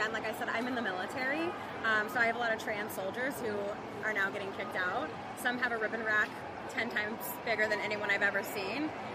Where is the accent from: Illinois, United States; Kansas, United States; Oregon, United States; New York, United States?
Illinois, United States; I mean, I'm from Southern Illinois, so I know, I see Facebook, I see all their arguments